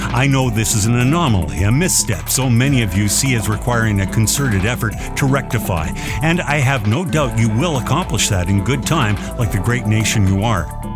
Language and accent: English; Canada; I'm proudly Canadian